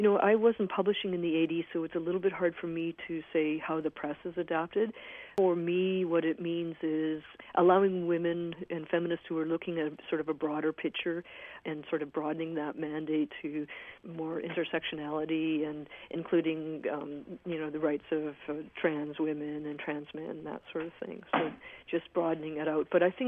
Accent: Vancouver, British Columbia, Canada; when I grew up in Vancouver

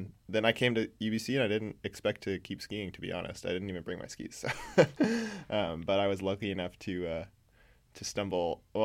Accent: Minnesota, United States; didn't have any inkling of putting me into like skiing when we were I was growing up in Minnesota

